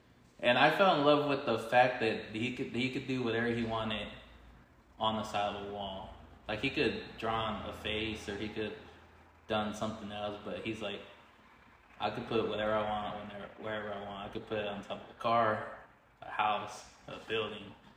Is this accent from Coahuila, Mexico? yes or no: yes; Acuña, Coahuila, Mexico; now in United States; I was young. I was living in Mexico. I'm originally from Acuña, and I remember growing up as a kid